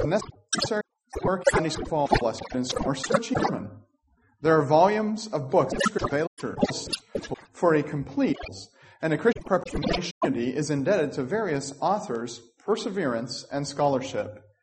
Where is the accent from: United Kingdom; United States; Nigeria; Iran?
United Kingdom; Scotland; One of the neatest things about it for me, because I am a Scotsman, is the price.